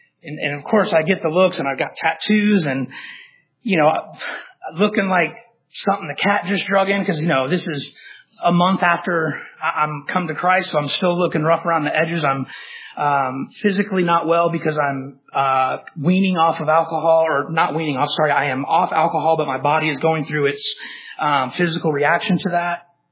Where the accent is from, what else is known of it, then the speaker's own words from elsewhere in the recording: United States; Because I'm American, and I rate to celebrate our birthday.